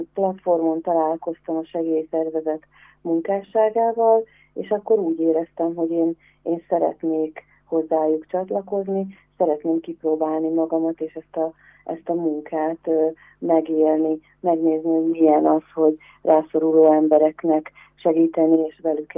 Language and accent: Hungarian; Csepel, Budapest, Hungary; én csepeli vagyok